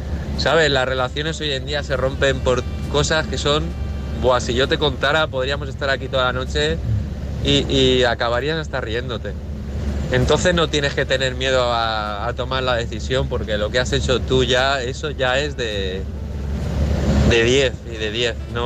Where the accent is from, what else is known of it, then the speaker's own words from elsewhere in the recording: Valencia, Valencian Community, Spain; Estoy aquí, pues, en ruta. He salido de Barcelona y nada, voy para Valencia, para casa.